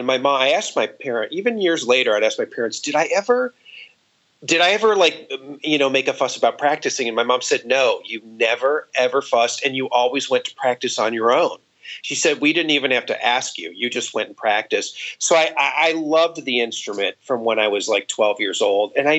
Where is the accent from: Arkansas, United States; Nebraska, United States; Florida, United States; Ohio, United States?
Ohio, United States; Cleveland; And because I'm from Cleveland, Ohio.